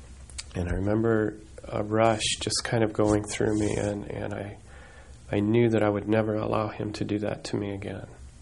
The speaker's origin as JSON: {"language": "English", "town": "St. Louis", "region": "Missouri", "country": "United States", "tie": "born there", "said": "I was born in St. Louis, in the city. I was the oldest child"}